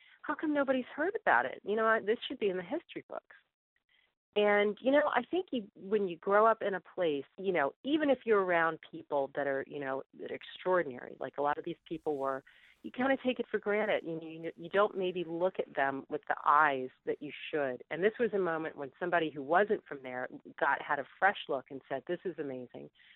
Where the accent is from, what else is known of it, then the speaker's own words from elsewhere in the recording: Hampton, Virginia, United States; it was a town with a, you know, very sort of quote unquote middle American, you know, kind of existence